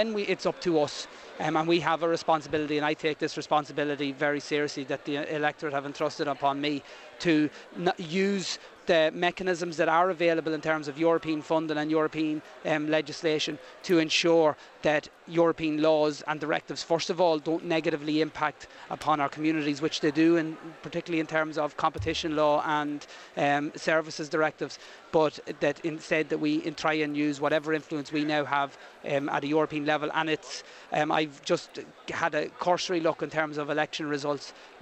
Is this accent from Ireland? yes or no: yes; Ulster, Ireland; As you know, I'm from Cavan Monaghan, as you say.